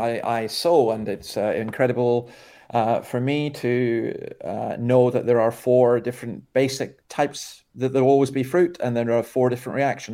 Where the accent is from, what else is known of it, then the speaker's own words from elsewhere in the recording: Scotland, United Kingdom; And I'm a Scot, so me saying that's quite a good thing.